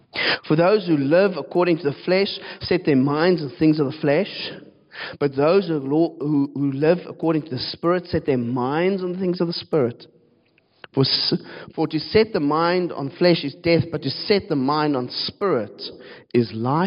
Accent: Cape Town, Western Cape, South Africa; I come from Cape Town. We work like this.

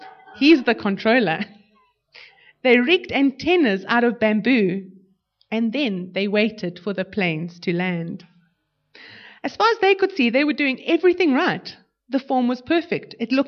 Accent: Johannesburg, Gauteng, South Africa; I'm not just Greek, I'm also Greek from Joburg, so I can do kugel like you've never seen.

